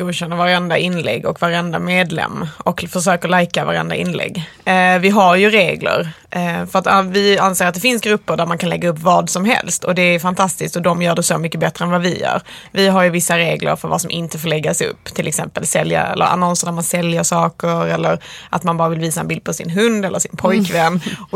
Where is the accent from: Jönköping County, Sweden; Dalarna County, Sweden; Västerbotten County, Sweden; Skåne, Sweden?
Skåne, Sweden; now in Stockholm, Sweden; alltså när jag kommer från Skåne.